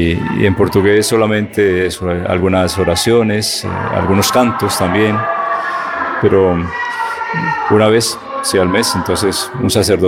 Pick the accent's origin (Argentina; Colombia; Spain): Colombia; moved away as an adult; now in Russia; Yo soy colombiano y pues vine aquí